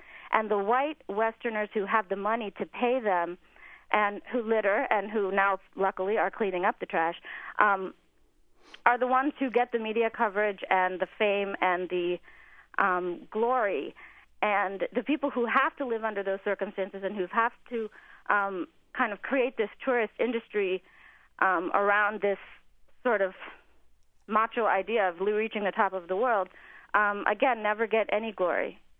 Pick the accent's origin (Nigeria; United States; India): India; I'm from India. I'm not from the Himalayan region.